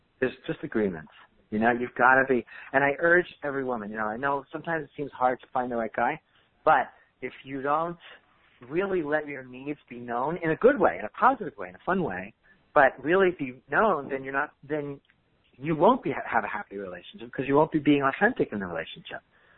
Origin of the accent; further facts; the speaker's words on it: New York, United States; I'm a very touchy guy anyway. I'm from New York and big family.